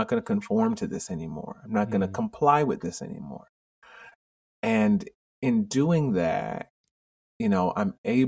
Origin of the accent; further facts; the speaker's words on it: Jamaica; Yes, exactly. Right. Yeah. And I was a kid, you know, I was like in second grade or something when I said that.